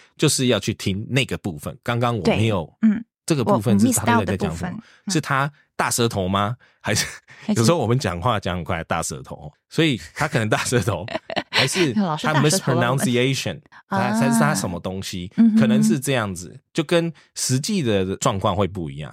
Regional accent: South Africa; 我们小时候在南非学的是英式的教育

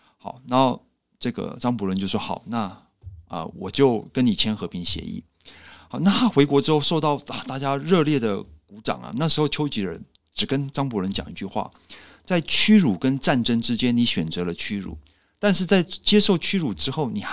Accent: Taiwan; 那就是在我们台湾这边嘛

